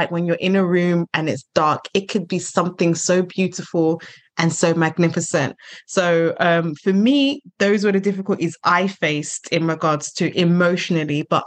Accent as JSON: {"language": "English", "country": "Nigeria", "said": "I'm originally from Africa, I'm Nigerian."}